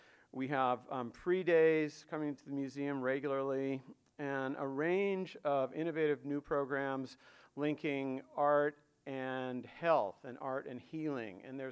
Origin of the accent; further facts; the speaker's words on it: Corvallis, Oregon, United States; As Joel said, I'm originally from Corvallis and worked in Portland early in my career and then was working other places.